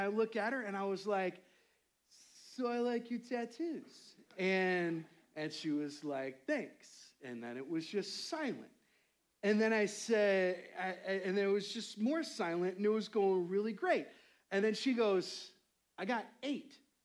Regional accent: New York, United States; I'm from New York, and I thought people from California were awesome.

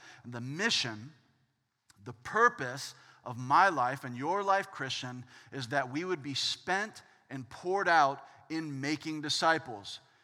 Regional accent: Florida, United States; I grew up in Central Florida, and in Central Florida, they'll give you a learner's permit at 15 years old.

